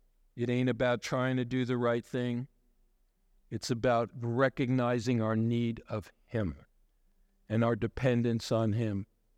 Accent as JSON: {"language": "English", "region": "New York", "country": "United States", "tie": "born or raised there", "lives_now": "Denver, United States", "said": "back to my hometown in New York"}